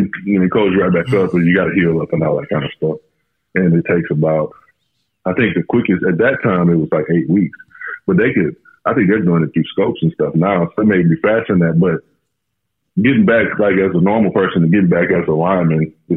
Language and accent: English; Glen, Louisiana, United States; I'm from Glen, Louisiana. I played at Vanderbilt.